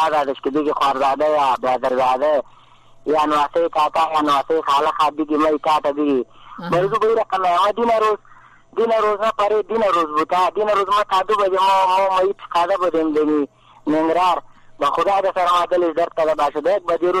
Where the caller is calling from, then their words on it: Jalalabad, Nangarhar, Afghanistan; از جلال آباد هستم، از انگرار.